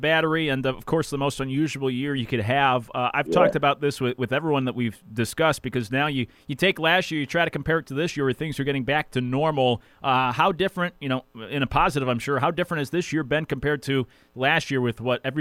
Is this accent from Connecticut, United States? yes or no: yes; Connecticut, United States; Now, I'm from Connecticut. People that listen to the show, know I reference it all the time.